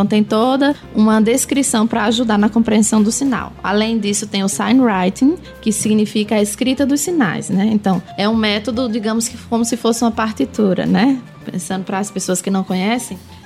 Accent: Ceará, Brazil; eu aprendi Libras no Ceará. Então, eu sou do interior do Ceará e tem a capital, né, Fortaleza.

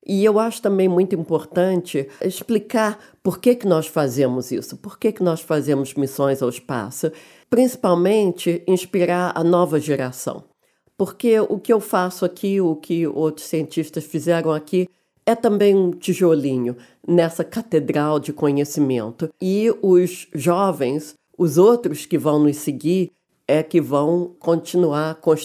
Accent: Brazil; Quando eu era criança aqui no Brasil, tinha muita dificuldade em conseguir livros e informações.

